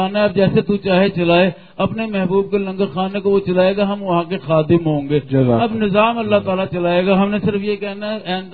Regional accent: Lahore, Punjab, Pakistan; جی السلام علیکم, میرا تعلق لاہور سے

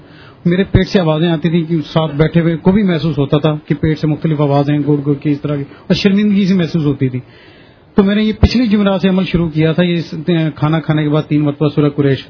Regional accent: Dera Ghazi Khan, Punjab, Pakistan; میرا تعلق ڈیرہ غازی خان سے ہے.

